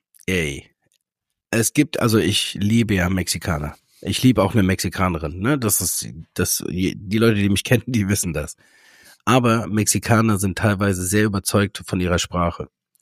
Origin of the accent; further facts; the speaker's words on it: Germany; Wir als Deutsche ja auch, ne? Wir können kein TH und sowas.